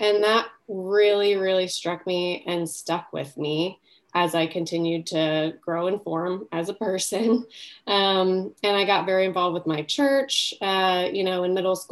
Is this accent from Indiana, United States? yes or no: yes; Noblesville, Indiana, United States; I grew up in Noblesville, Indiana.